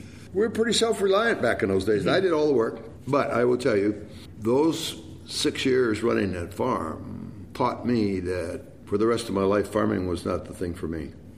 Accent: Detroit, Michigan, United States; moved away; But they left my hometown pretty high and dry. And I realized that that was not the place for me to stay either, because nothing was going to happen.

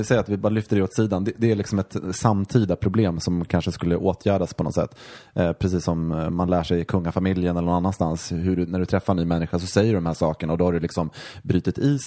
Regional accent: Mora, Dalarna County, Sweden; när jag växte upp i Mora.

